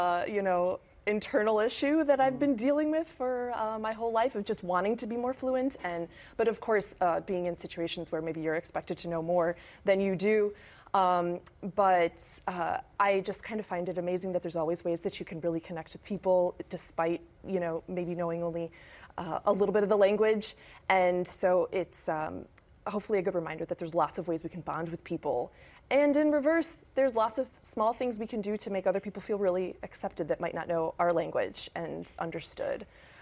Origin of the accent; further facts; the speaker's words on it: Chicago, Illinois, United States; Well, I'm half Honduran. My father's side of the family lives there. And growing up in Chicago, just, you know, really wanting to connect with that part of your identity.